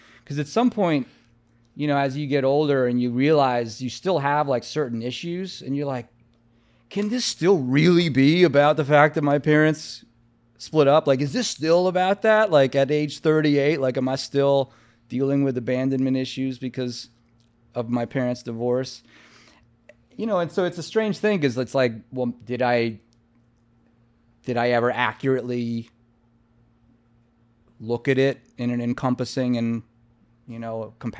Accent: New York City, New York, United States; I grew up in Manhattan. I grew up on 64th Street.

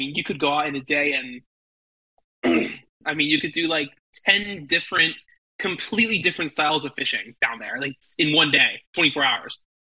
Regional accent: Miami, Florida, United States; born there; So I was born in Miami. She was born in the Keys. We met in the Keys.

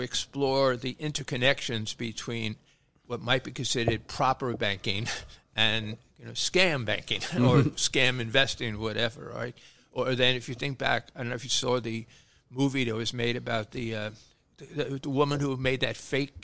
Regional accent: Brooklyn, New York, United States; so I grew up in Sunset Park, a neighborhood of small tenements and a lot of two- and three-family homes, which were, at that time, owned all but entirely by workers.

